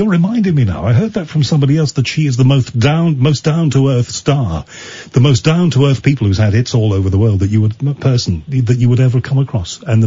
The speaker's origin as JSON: {"language": "English", "region": "North West England", "country": "United Kingdom", "tie": "born or raised there", "said": "I grew up in the North West, and although Liverpool is like a separate country from the rest of the North West"}